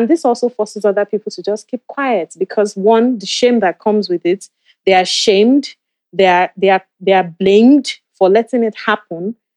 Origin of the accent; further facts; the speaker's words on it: Nigeria; I'm from Nigeria